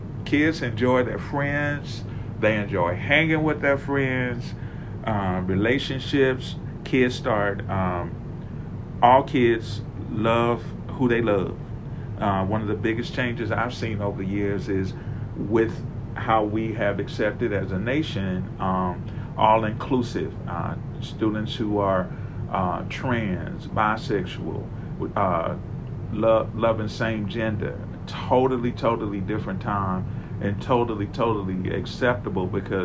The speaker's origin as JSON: {"language": "English", "town": "Madison", "country": "United States", "tie": "born or raised there", "moved": "yes", "said": "He taught here for 40 years. So Madison is my home"}